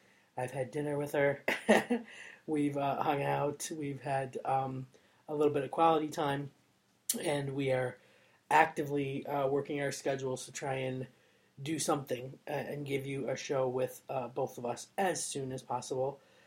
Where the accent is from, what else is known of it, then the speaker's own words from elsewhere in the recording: Florida, United States; now in United Kingdom; Normally, I'm coming to you from just outside of London in the lovely UK, but I am back in my hometown in South Florida, and I am right now at my mother's house